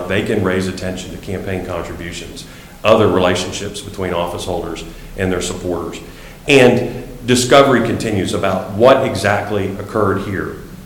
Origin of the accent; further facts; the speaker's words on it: Spring, Texas, United States; I grew up in Spring and never saw $1 million and never thought I would.